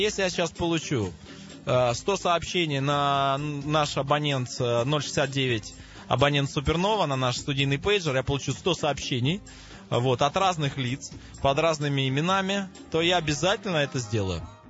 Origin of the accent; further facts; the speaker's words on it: Odesa, Odesa Oblast, Ukraine; Я из Одессы.